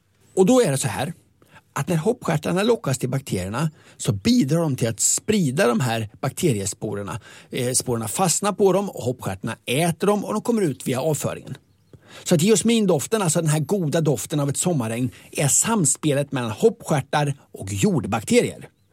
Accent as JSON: {"language": "Swedish", "town": "Linköping", "region": "Östergötland", "country": "Sweden", "said": "Jag är ju från Linköpings kommun."}